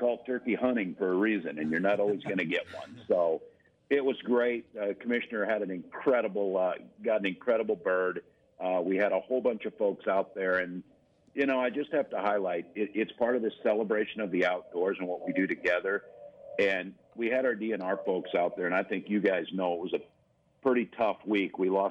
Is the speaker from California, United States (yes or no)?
no; Nebraska, United States; As you know, I grew up in Nebraska, and turkeys are pretty plentiful